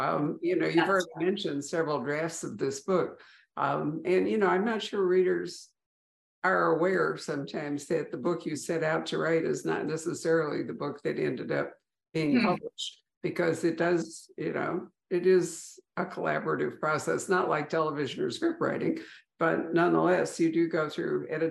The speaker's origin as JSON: {"language": "English", "town": "Winnetka", "region": "Illinois", "country": "United States", "tie": "born or raised there", "lives_now": "Arizona, United States", "said": "I grew up in Chicago. I actually grew up in Winnetka. So, you know, now I'm in Arizona."}